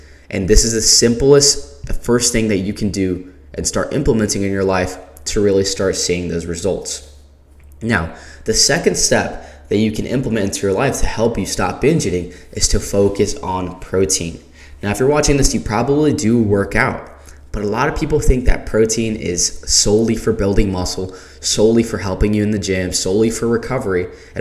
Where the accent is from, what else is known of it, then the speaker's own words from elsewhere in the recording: the South, United States; I'm from the South. I live in South Carolina, so I love my sweet tea.